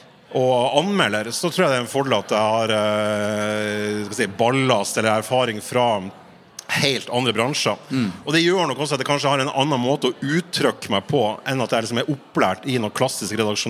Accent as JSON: {"language": "Norwegian", "town": "Fauske", "region": "Nordland", "country": "Norway", "said": "jeg er fra Fauske i Nordland"}